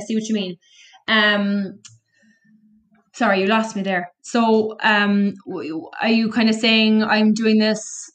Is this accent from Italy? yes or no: no; Cork, Munster, Ireland; obviously I'm from Cork